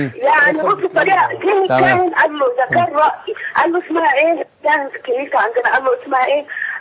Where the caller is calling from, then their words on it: Cairo, Cairo Governorate, Egypt; من القاهره